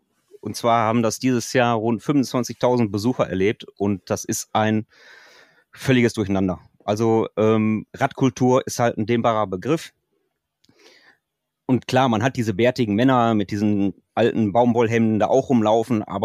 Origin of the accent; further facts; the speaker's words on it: North Rhine-Westphalia, Germany; ich komme aus dem Ruhrgebiet